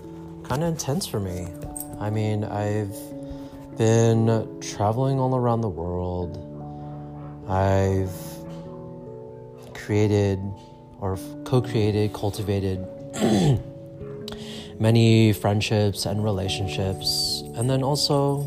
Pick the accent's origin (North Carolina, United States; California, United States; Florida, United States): California, United States; San Jose; also born or lived in Las Vegas / San Diego; I'm from San Jose, California, and lived in Las Vegas for roughly around 12 years. And I moved to San Diego for 5 years.